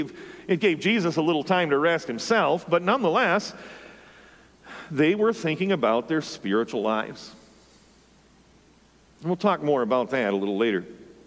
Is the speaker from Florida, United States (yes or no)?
no; Michigan, United States; I turn on my Lions. Yes, I'm from Michigan.